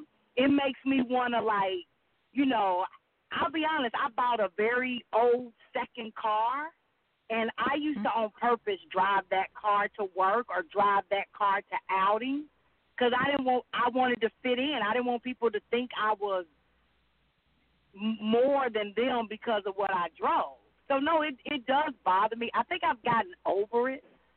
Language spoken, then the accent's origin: English; Decatur, Georgia, United States; I'm from Decatur, Georgia.